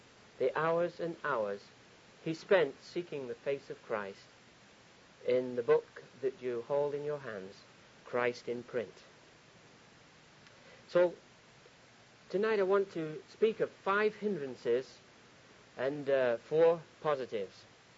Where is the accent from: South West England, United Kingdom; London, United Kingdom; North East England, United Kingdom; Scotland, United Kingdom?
Scotland, United Kingdom; I was traveling from Scotland down to England, driving down from Scotland, which is where I come from, down to England